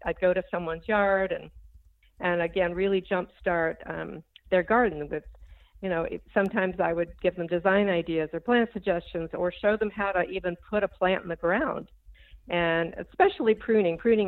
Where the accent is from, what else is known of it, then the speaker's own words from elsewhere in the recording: Virginia, United States; now in Maryland, United States; I grew up in Central Virginia, and my mother had been in Des Moines, had been from Des Moines. And, here in Maryland, I can grow pretty much the same plants.